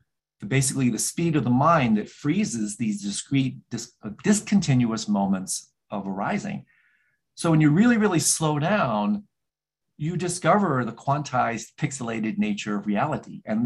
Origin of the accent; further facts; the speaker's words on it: Bogota, Bogotá, Colombia; born there; English is a second language; also born or lived in -; I learned Spanish when I was in Bogota. I was born in Bogota. Spanish, Lithuanian, English. English was my third language.